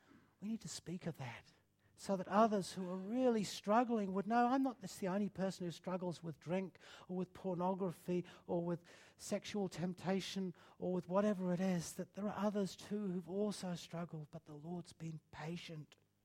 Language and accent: English; England, United Kingdom; When I grew up in England, we were brought up that you didn't talk about your feelings